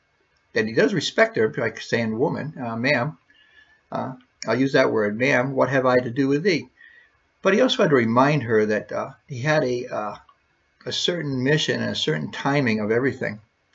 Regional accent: United States; Now I read this verse, and I guess as a American person that doesn't always understand languages of that time frame

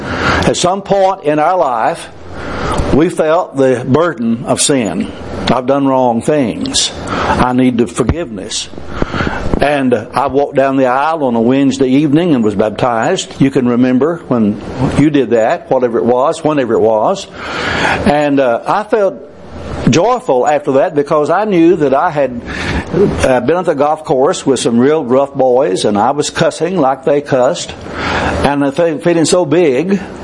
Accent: Gladewater, Texas, United States; As I grew up in Gladewater, after that, there would probably be 300, 400 on Sunday morning.

